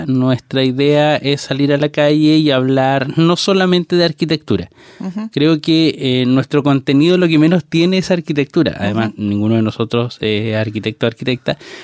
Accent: Tomé, Biobío, Chile; Yo no soy de Concepción, yo no soy penquista, jamás me he identificado como penquista, yo soy tomecino.

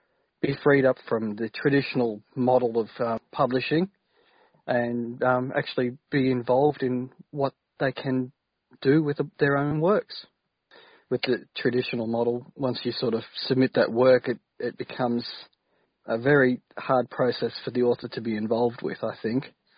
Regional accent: Australia; getting yourself seen over here as an Australian author is almost impossible.

